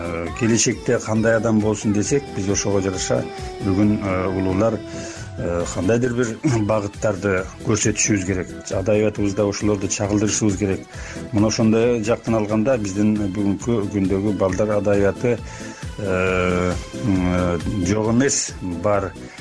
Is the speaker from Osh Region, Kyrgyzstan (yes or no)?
no; Jalal-Abad Region, Kyrgyzstan; Токтогул районунун Саргамыш деген алыскы тоолуу райондорунун арасында тоолуу шартта жашадым да, ошол жерде чоңойдум.